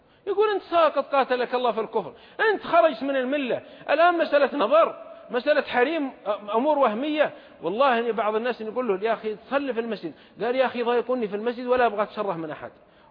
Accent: Saudi Arabia; عندنا في السعودية

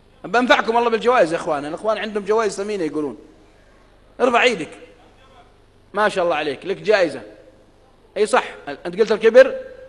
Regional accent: Saudi Arabia; في منطقة عندنا في السعودية، منطقة الحوية تعرفونها، منطقة باردة أيام الشتاء

